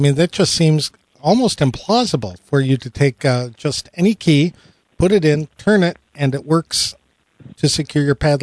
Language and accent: English; Wisconsin, United States; It is my pleasure today to go all the way up to my home state of Wisconsin to talk to somebody from Bolt.